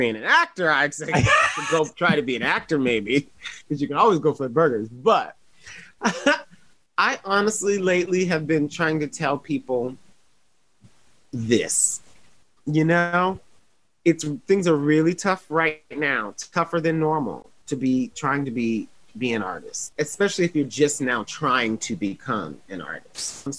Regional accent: Toledo, Ohio, United States; I'm from Toledo, Ohio. Midwest kids.

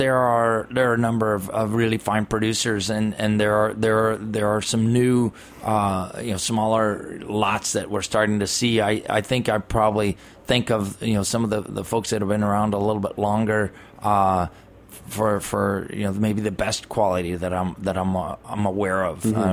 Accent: California, United States; I don't say that just because I'm from California.

